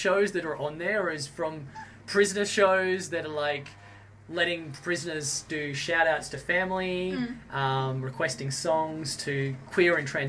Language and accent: English; Toowoomba, Queensland, Australia; growing up in Toowoomba, 4DDB was the community radio station there